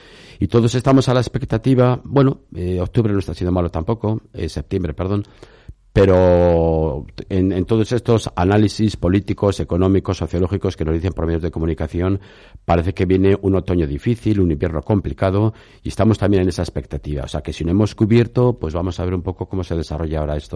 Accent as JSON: {"language": "Spanish", "town": "Burgos", "region": "Castile and León", "country": "Spain", "tie": "born or raised there", "also_born_or_lived": "Peru", "said": "Soy natural de Burgos, tengo 59 años. Llevo 33 de sacerdote."}